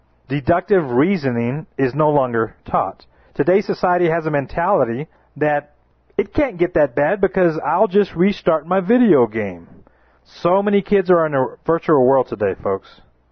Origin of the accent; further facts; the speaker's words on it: United States; Because I know Americans. I know what Americans are like. I'm an American myself.